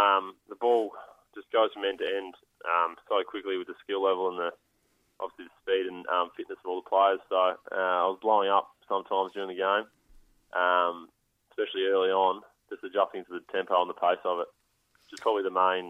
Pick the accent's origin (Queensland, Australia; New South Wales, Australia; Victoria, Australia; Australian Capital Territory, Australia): Victoria, Australia; Melbourne; I'm from Melbourne.